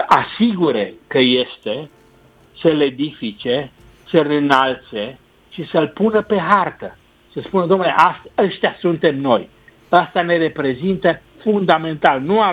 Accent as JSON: {"language": "Romanian", "country": "Romania", "said": "Eu ca român, când îl aud, mă ridic în picioare."}